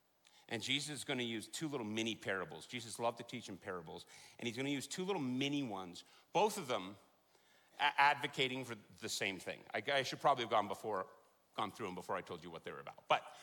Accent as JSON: {"language": "English", "region": "Colorado", "country": "United States", "said": "we're from Colorado, that's not a mountain."}